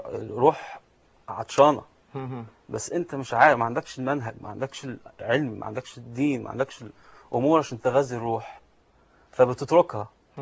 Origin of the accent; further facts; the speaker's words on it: Alexandria, Alexandria Governorate, Egypt; أنا كندي إيطالي الجنسية، متربي في اسكندرية